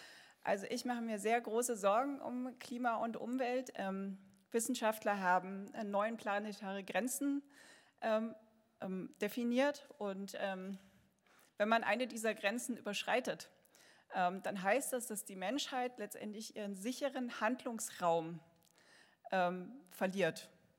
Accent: Dresden, Saxony, Germany; ich komme auch aus Dresden.

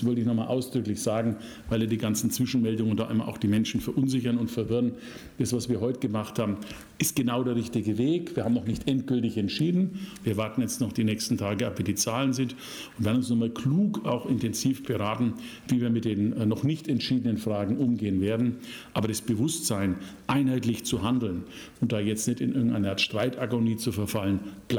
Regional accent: Bavaria, Germany; Und es sei mir verziehen als Bayer, wenn ich das sage.

